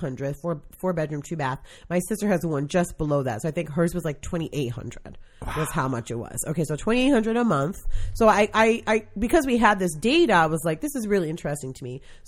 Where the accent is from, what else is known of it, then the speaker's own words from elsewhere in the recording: Brooklyn, New York, United States; And I grew up in Brooklyn, New York, and my mom and the apartment that I grew up in, my mom bequeathed it to my sister